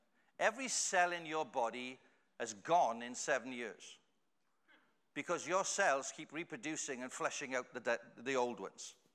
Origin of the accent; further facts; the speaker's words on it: Wales, United Kingdom; because I come from Wales, they talk about praying for revival.